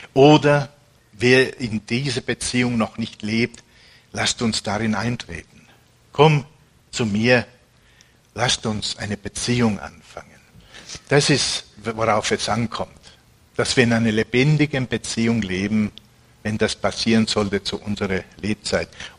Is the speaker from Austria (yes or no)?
no; Finland; In meiner Heimat in Finnland